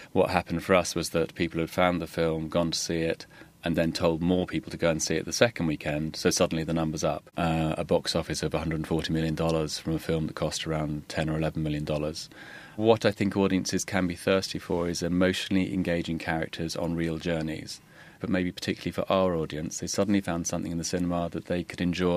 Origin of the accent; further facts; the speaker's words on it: United Kingdom; I mean, we're British, we don't do sequels.